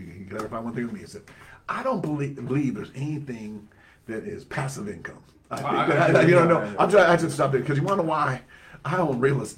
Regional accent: Minnesota, United States; up in Minnesota, so, and I was going to Mississippi or something.

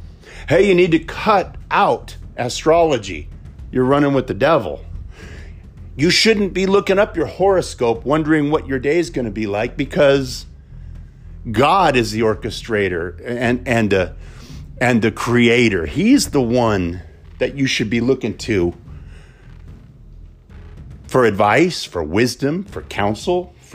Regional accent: Las Vegas, Nevada, United States; some of you know that I grew up in Las Vegas singing to all kinds of different artists.

